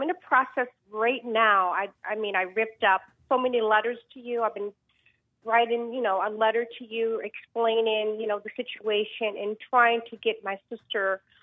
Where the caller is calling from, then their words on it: Lynn, Massachusetts, United States; I'm calling from Lynn.